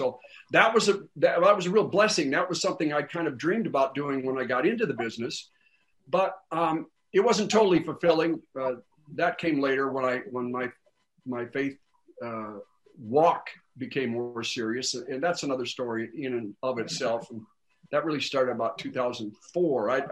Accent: Minnesota, United States; I grew up in Minnesota. I was a small town kid from southeastern Minnesota. Both grandparents on both sides were dairy farmers, town of 750 people.

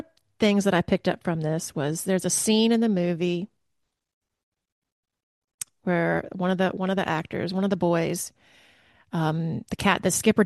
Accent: the South, United States; I'm from the South, y'all

